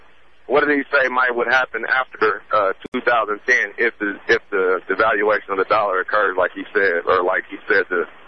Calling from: Denver, Colorado, United States; I'm calling in from Denver.

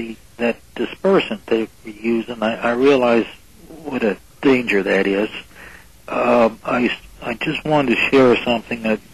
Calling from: New York, United States; I'm upstate New York.

